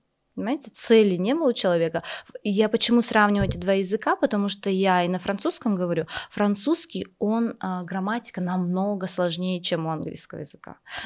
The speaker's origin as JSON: {"language": "Russian", "country": "Russia", "tie": "born or raised there", "lives_now": "Kazakhstan", "said": "Я сама родом из России, но вышла замуж в Казахстан. Конечно, казахский язык я понимала."}